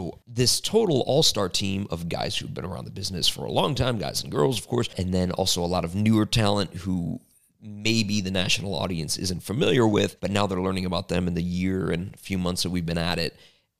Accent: Chicago, Illinois, United States; because I grew up in Chicago going to these shows, I felt like it was back in the 90s

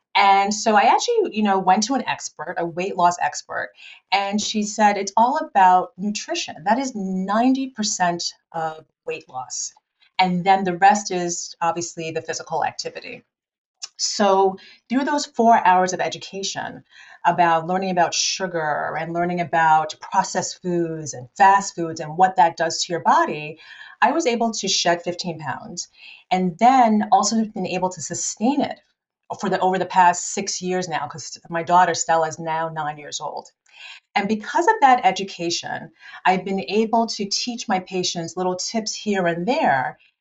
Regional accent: Ghana; I'm originally from Ghana. That's where I was born.

